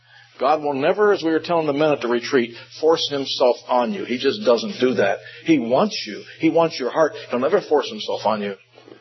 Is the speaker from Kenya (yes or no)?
no; West Virginia, United States; born there; You know, I was born in West Virginia.